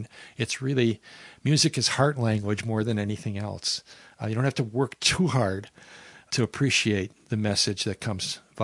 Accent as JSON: {"language": "English", "region": "Minnesota", "country": "United States", "said": "I'm from Minnesota here in the southern half of Minnesota. We have a lot of rural churches that are struggling for survival"}